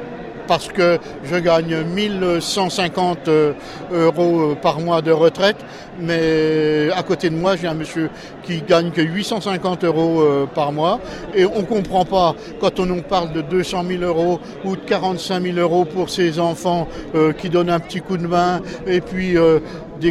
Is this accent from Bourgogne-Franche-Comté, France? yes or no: yes; Bourgogne-Franche-Comté, France; Personnellement, on vient de Bourgogne et mes petits-enfants sont de Paris.